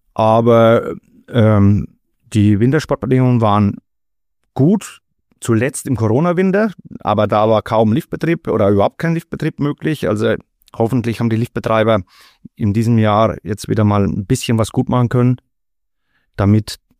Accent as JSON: {"language": "German", "region": "Bavaria", "country": "Germany", "tie": "born or raised there", "said": "meistens bin ich in den Schwarzen Bergen unterwegs oder am Kreuzberg. Das ist so meine Heimatregion, da muss ich auch nicht weit mit dem Auto fahren."}